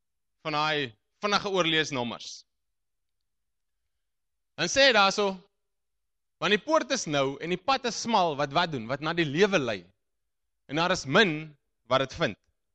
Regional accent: De Aar, Northern Cape, South Africa; Ek weet ook waar Noupoort is, want soos jy kan aflei in my accent, kom ek daar iewers vandaan. Ek kom van die Aar af, wat so eentjie van Noupoort af is.

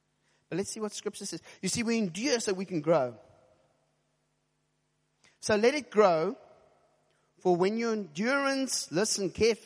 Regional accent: Cape Town, Western Cape, South Africa; I come from Shofar, Cape Town, and I don't know if you noticed, but shofar people are weird.

